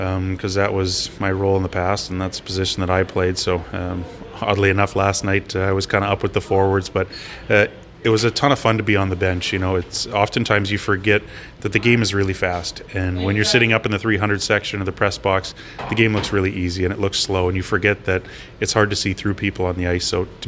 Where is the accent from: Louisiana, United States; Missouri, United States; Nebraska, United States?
Missouri, United States; St. Louis; Growing up in St. Louis, I don't think I ever really dreamed of playing in the NHL.